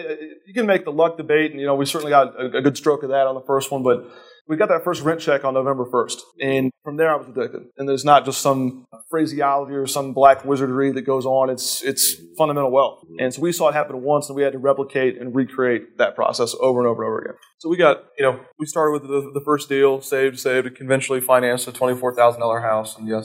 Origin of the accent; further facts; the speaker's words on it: Indianapolis, Indiana, United States; And you know, we're strictly Indianapolis because we're born and bred in Indianapolis.